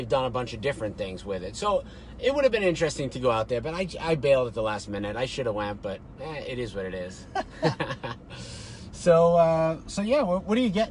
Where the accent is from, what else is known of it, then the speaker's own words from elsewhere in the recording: Boston, Massachusetts, United States; so I'm from Boston originally.